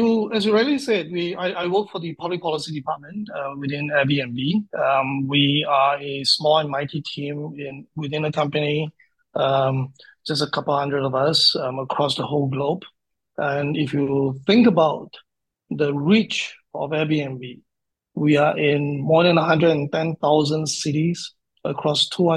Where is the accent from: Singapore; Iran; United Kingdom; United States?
Singapore; also born or lived in Fukuoka, Japan; Born and bred in Singapore, but as Ziv has said, I spent a couple of years living and working out of Fukuoka.